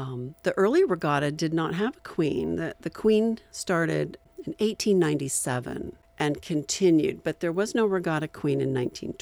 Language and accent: English; Washington, United States; when I was growing up on the Columbia River in eastern Washington